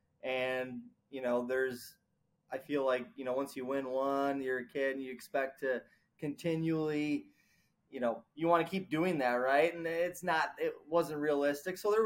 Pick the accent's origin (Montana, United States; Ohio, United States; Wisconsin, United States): Wisconsin, United States; Seymour; I was born in, I grew up in Seymour, Wisconsin. That's my hometown. So I'm a cheesehead Packer fan, and grew up racing there, racing go-karts in Wisconsin, dirt oval go-karts.